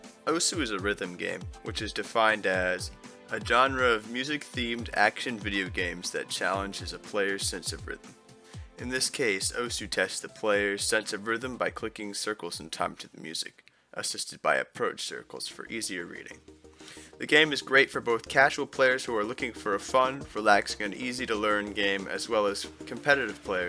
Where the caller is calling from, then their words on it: Wisconsin, United States; I'm recording from May 16th, 2021 from Wisconsin.